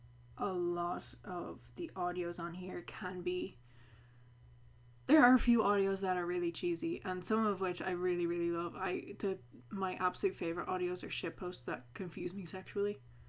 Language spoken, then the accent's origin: English; Ireland; accent: Irish; now in United States; while I'm here in the States, I'm a little bit embarrassed to bring out my Irish accent.